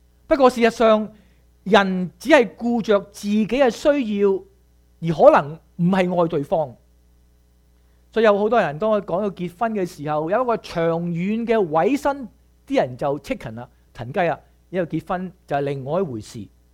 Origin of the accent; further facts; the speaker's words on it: China; 通常都唔似我哋中國人咧，我哋好含蓄嘅